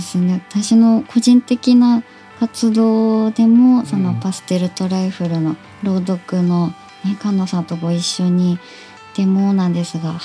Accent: Toyama, Japan; あの私の出身の富山県に

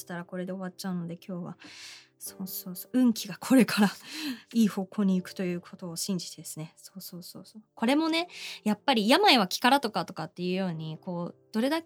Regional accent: Urawa, Saitama, Japan; その後ね、私の地元、生まれ故郷の浦和駅東口の駅前でストリートライブ最近やっています。

